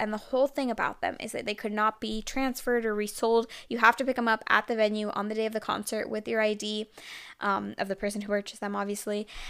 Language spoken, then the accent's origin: English; Texas, United States; I am from Texas, just like … I'm just not a country person.